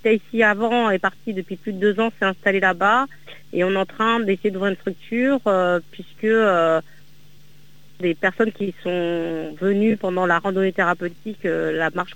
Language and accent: French; Grande Comore, Comoros; On est issu de Ngazidja.